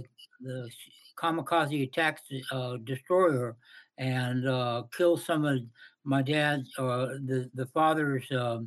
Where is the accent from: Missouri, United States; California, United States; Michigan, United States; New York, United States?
California, United States; La Jolla; In my preface, that I grew up in La Jolla and down in Southern California. And I grew up about a block from the beach.